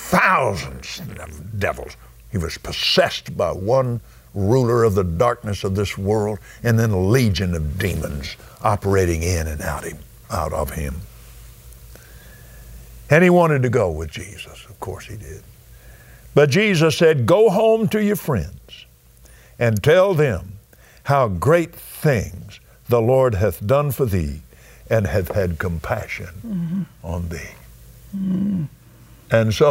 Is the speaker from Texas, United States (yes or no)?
yes; Lubbock, Texas, United States; born there; Oh, yeah, I was born in Lubbock, so we're just next door.